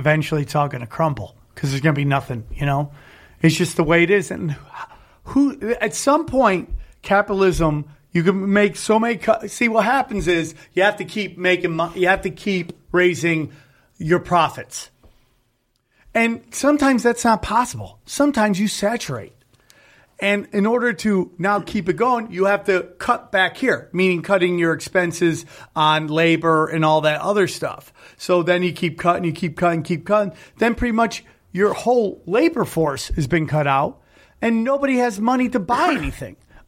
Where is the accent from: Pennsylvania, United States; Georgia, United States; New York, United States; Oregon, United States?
New York, United States; Cortland; Like my hometown, 607 Cortland, New York, is struggling to keep anybody there because there's no industry.